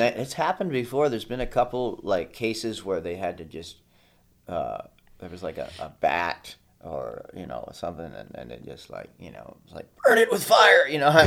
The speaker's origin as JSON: {"language": "English", "town": "Austin", "region": "Texas", "country": "United States", "tie": "born there", "also_born_or_lived": "Maui", "said": "So I spent my first birthday in Hawaii, but was born in Texas. And so I went back and forth between Austin every, you know, few months."}